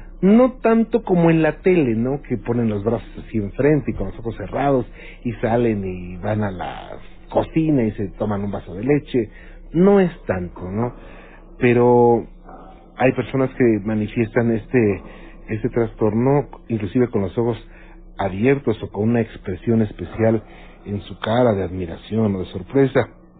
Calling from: Coatzacoalcos, Veracruz, Mexico; Soy de Coatzacoalcos y aquí hay muchas casas que pasa un día vino

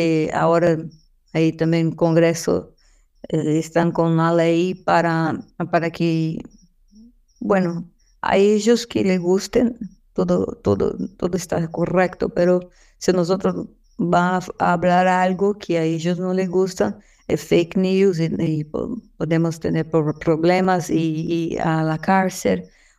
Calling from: São Paulo, Brazil; Soy de San Pablo.

